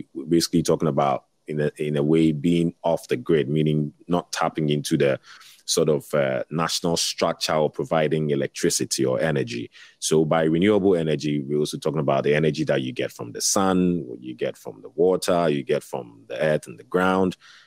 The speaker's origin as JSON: {"language": "English", "country": "Ghana", "said": "For instance, I'm from Ghana, and the house that I live"}